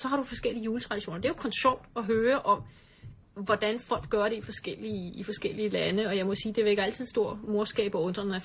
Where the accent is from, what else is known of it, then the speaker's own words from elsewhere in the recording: Zealand, Denmark; jeg er selv fra Falster, så jeg er lige ved siden af